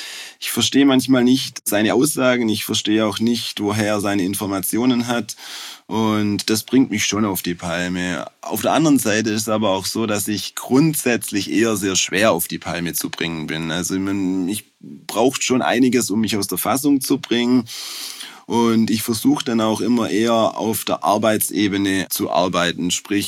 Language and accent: German; Swabia, Germany; Ja, man hört's unschwer. Ich komme aus Schwaben, bin Schwabe, bin 43 Jahre alt